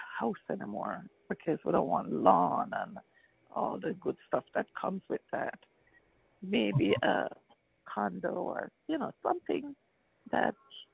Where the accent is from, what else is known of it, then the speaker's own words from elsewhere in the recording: Jamaica; moved away; I said I'm from Jamaica.